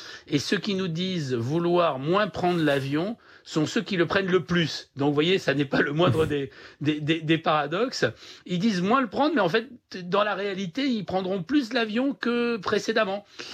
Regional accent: France; lorsque nous sommes Français, à moins de 3 heures de chez nous

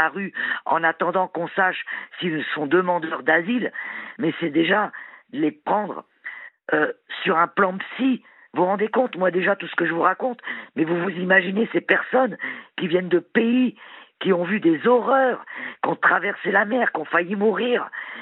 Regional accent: Normandy, France; moi, je viens juste de l'Orne. Hein. Je viens pas de loin.

